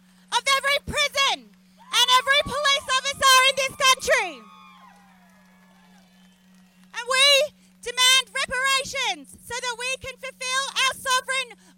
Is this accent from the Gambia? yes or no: no; Victoria, Australia; I'm a black activist with a strong lineage. I come from the Gunai and Gunditjmara people.